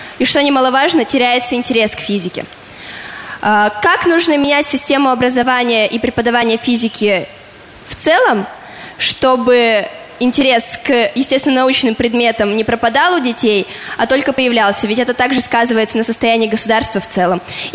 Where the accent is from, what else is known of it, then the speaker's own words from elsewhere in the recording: Mezhdurechensk, Kemerovo Oblast, Russia; Я из Кемеровской области, из города Междуреченска.